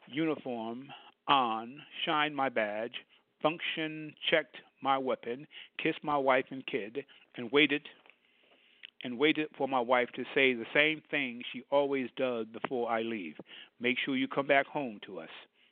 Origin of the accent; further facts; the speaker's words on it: Brooklyn, New York, United States; Here I am, a young African American born and raised in Brooklyn, New York, wanting to be a cop. I watched and lived through the crime that took place in the hood.